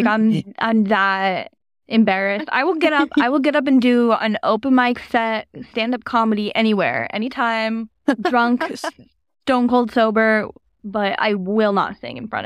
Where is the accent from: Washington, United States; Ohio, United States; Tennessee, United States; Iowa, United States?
Washington, United States; Spokane; we talked earlier in the office this week about how we're both from Spokane, and I feel like that is such a vibe there too.